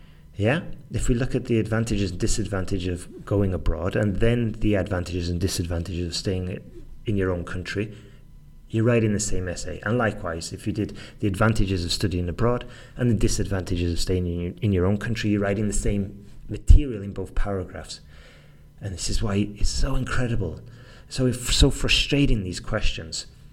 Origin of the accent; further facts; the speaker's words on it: Manchester, North West England, United Kingdom; moved away as an adult; I've lived outside of the UK, my home country, for the last 20 years. I've been thinking about this question a lot recently. Like, would I have been better just staying in Manchester, working there